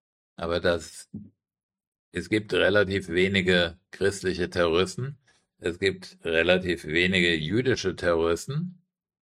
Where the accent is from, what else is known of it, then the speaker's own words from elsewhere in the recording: Frankfurt, Hesse, Germany; Ich bin doch Frankfurter, ich weiß das.